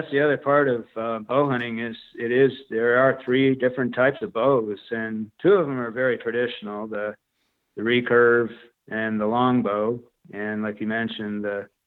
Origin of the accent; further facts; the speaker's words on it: New England, United States; Well, I grew up in New England and basically had a lot of experience with camping and hiking through Boy Scouts, through my family.